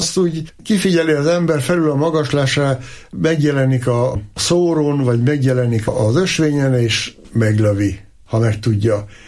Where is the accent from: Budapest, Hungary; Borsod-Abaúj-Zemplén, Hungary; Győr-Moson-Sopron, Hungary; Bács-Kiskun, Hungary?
Borsod-Abaúj-Zemplén, Hungary; Répáshuta; Ott nőttem fel, ott rúgtuk a hegyoldalba a labdát, rongylabdát még, és kertek között, a fűvön, ha kellett reggeltől estig.